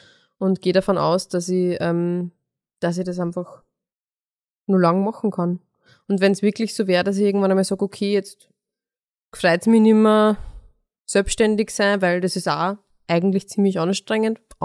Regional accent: Lower Austria, Austria; meine Mama auch zugereiste ist und nicht aus dem Mostviertel ist. Zwar eh auch aus Niederösterreich, aber wenn man dort, wo ich aufgewachsen bin, nicht genauso redet, wie alle reden, die dort immer schon so geredet haben, dann wird man auch drauf angeredet.

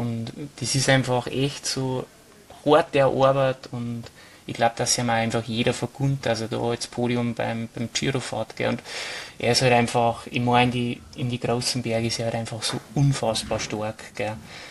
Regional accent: Germany; ich bin Deutscher

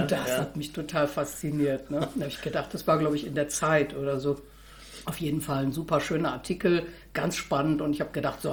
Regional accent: Bremen, Germany; born or raised there; moved away as an adult; also born or lived in Göttingen

